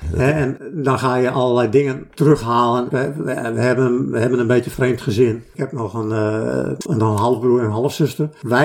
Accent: Friesland, Netherlands; born there; Ja, dat speelt zich eigenlijk grotendeels waar ik geboren ben. Sumaterstraat, in de oude Indische wijk is dat. Bij Cambuurplein in de buurt, die hoek daar.

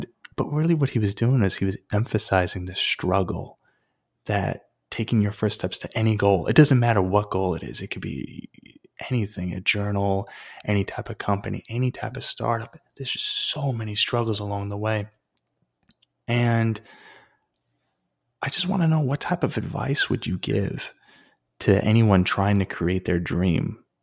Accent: United States; I was born in the United States, raised in the United States.

